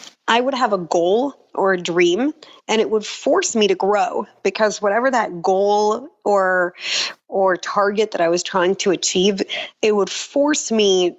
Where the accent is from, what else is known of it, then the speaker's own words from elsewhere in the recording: Florida, United States; also born or lived in Israel; my family immigrated to Florida when I was six from Israel, and I really grew up in a very low income family.